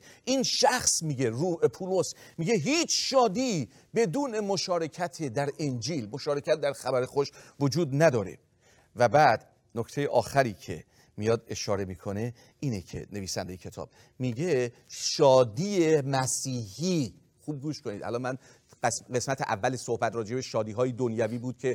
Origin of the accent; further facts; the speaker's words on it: Mashhad, Razavi Khorasan, Iran; ما بچه مشهدیم بابا